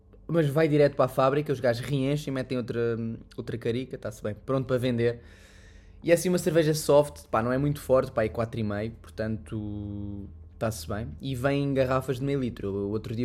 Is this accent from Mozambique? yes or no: no; Portugal; moved away; eu vim de Portugal, pá, há 5 anos